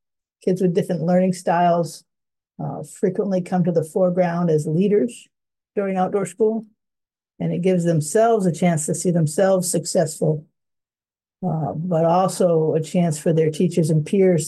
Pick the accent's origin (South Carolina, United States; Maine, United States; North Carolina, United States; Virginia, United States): Maine, United States; Bradley; also born or lived in Old Town; I was born in Maine. I grew up just north of Bangor, Bradley in Old Town.